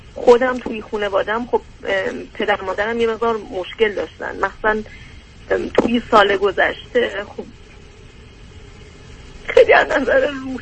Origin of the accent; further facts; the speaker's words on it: Iran; من اینجا بزرگ شده ایرانم،